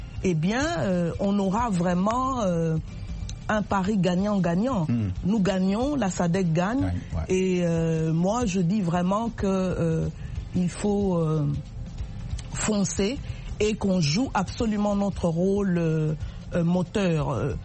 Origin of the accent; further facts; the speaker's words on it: DR Congo; Mais je serai là aussi, comme je suis congolaise, pour veiller à ce que, notre gouvernement aussi, ouais.